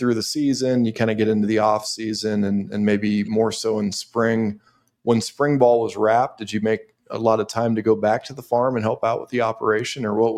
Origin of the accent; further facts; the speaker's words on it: Nebraska, United States; it seems very similar to how we grew up over here in Adams County, Nebraska.